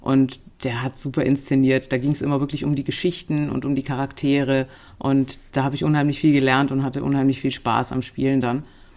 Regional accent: Ulm, Baden-Württemberg, Germany; ich bin in Ulm geboren, aufgewachsen, bis zum Abi war ich da.

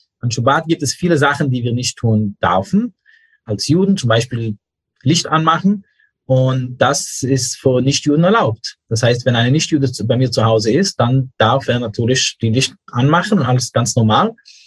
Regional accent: New York, United States; German is a second language; Ich bin in New York aufgewachsen, wo wir Free Speech hatten. Aber ich bin auch in einer sehr orthodoxen Familie aufgewachsen

